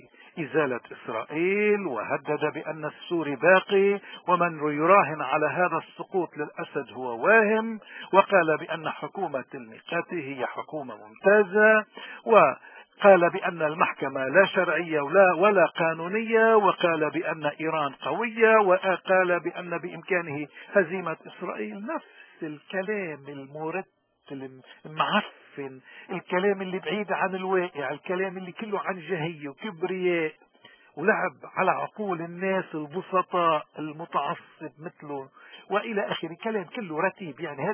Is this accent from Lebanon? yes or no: yes; Lebanon; نحن كلبنانية ربنا اصطفانا برسالة وبأرض وبقداسة وبقدسين وببلد مقدس